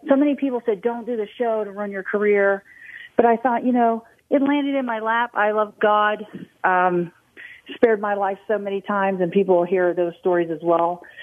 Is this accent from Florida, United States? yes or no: yes; Bradenton, Florida, United States; I'm from Bradenton, Florida. I grew up there.